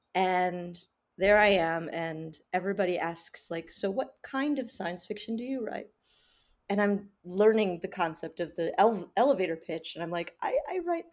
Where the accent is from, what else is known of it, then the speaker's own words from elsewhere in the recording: Cleveland, Ohio, United States; I'm from Cleveland, Ohio in the United States.